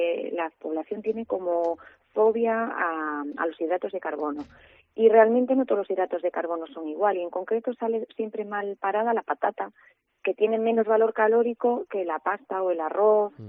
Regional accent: Galicia, Spain

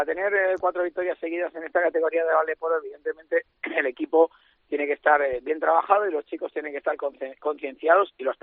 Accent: Balearic Islands, Spain; como mallorquín, yo me alegro de que los chicos jóvenes estén jugando

